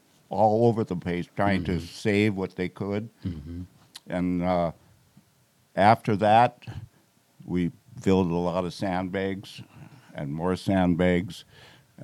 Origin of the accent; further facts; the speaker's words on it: Buffalo, North Dakota, United States; moved away as an adult; Okay, I grew up in Buffalo, North Dakota, graduated from Buffalo High School. I was in the military. As soon as I graduated, I went in the Army.